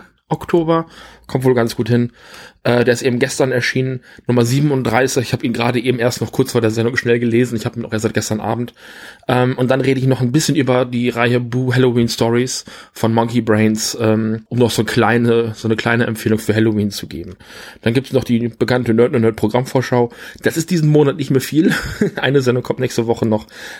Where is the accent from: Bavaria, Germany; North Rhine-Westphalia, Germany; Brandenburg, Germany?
North Rhine-Westphalia, Germany; Rheine; now in Stuttgart, Germany; Weil bis dahin auch noch ein bisschen Wasser durch die Ems fließt. Wie man bei uns in Rheine gesagt hat. Hier in Stuttgart ist es der Neckar.